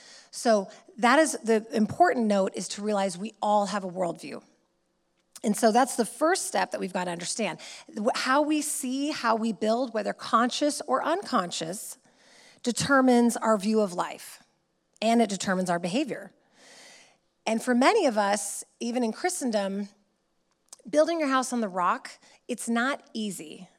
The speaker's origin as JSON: {"language": "English", "region": "California", "country": "United States", "said": "I'm from California, and you've got some of these houses that they've built like on cliff sides"}